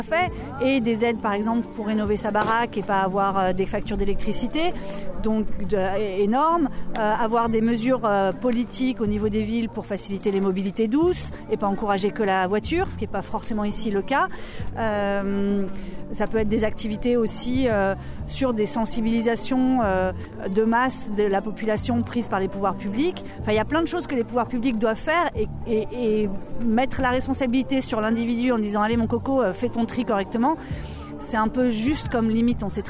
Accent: Auvergne-Rhône-Alpes, France; on est effectivement du Beaujolais

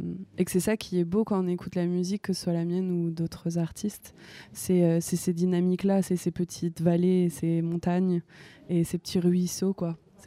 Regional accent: France; born there; Non, c'est le français. C'est ma langue natale. Je suis née en France. Mais ma langue maternelle, donc la langue de ma mère, c'est l'espagnol. Donc j'ai grandi, j'ai appris le français et l'espagnol à peu près au même moment.

